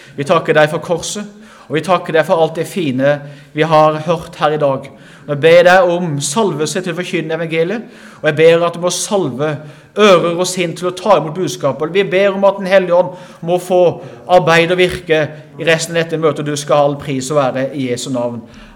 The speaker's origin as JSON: {"language": "Norwegian", "town": "Arendal", "region": "Agder", "country": "Norway", "tie": "born or raised there", "said": "Og det kan si, Arendal, min hjemby, går feil vei."}